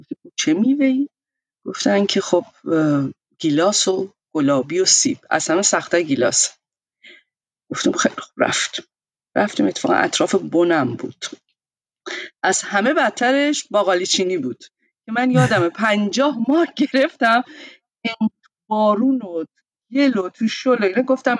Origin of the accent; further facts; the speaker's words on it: Iran; moved away; همین دلیل اصلا از ایران اومدم بیرون،